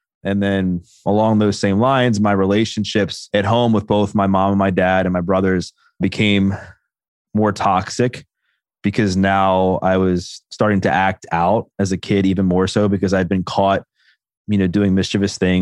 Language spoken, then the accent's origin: English; Baltimore, Maryland, United States; But, you know, I grew up in Baltimore. I still live within a few minutes of where I grew up.